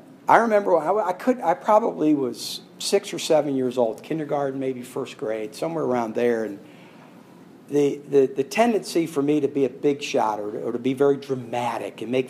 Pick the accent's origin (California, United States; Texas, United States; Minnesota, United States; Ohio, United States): Ohio, United States; Dublin; also born or lived in Cleveland; I grew up in Ohio. I was born in Cleveland and grew up just outside of Columbus in a town called Dublin.